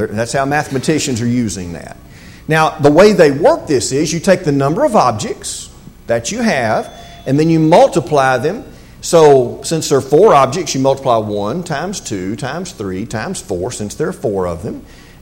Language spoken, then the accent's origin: English; Southern United States, United States; You and I would start throwing around words like impossible, or we're from the South, right?